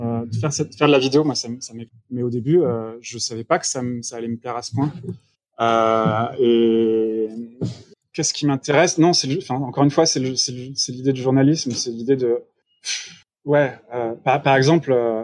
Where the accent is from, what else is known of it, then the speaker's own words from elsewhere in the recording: France; ce que nous, on trouve en tant que Français sur nos étals de supermarché